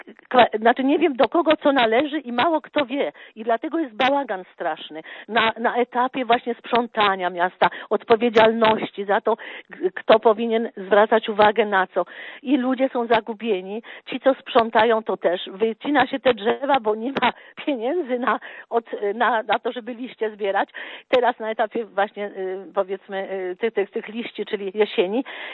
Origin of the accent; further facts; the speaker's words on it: Warsaw, Masovian Voivodeship, Poland; jestem z Warszawy